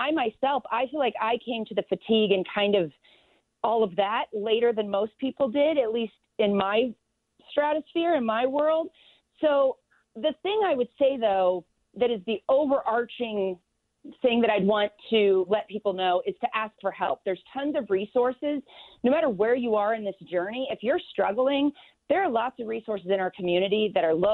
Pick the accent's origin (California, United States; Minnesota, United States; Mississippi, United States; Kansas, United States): Kansas, United States; Parsons; Oh, yeah. I'm from Parsons, Kansas.